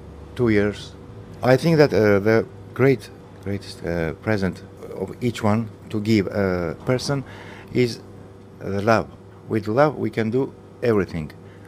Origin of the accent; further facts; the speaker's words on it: Armenia; English is a second language; I am from Armenia. … I have 52 years.